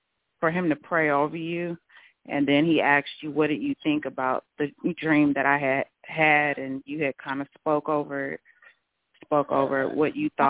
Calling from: Los Angeles, California, United States; I'm calling from Los Angeles.

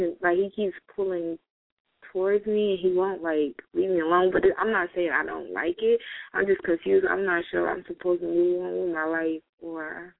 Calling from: Atlanta, Georgia, United States

